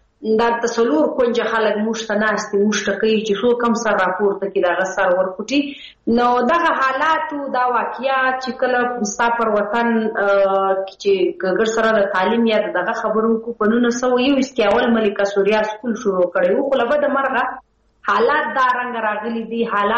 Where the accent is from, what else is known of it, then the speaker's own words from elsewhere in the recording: Khyber Pakhtunkhwa, Pakistan; زه ته دواړي د پښتونخوا وطن بچی یو، دلته پاتې شوی یو، دلته پیدا شوی یو.